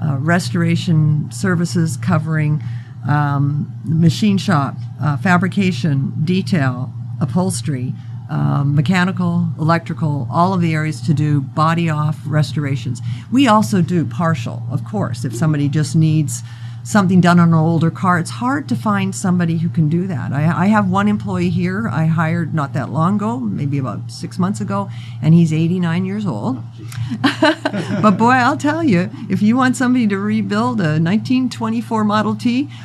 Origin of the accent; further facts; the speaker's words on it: Canada; now in Las Vegas, United States; I'm a motorcyclist from way back, and that's how I met my husband, was motorcycling. I'm from Canada. And I was riding through Las Vegas, and I bumped into him.